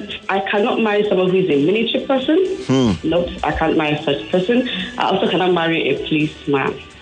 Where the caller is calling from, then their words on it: Abuja, Federal Capital Territory, Nigeria; I'm calling from Abuja.